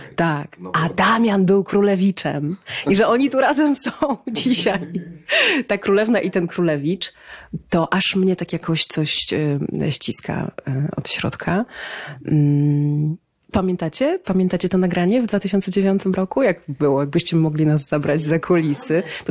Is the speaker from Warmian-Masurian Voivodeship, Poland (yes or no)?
no; Cieszyn, Silesian Voivodeship, Poland; w Cieszynie, skąd jestem, jest taki zwyczaj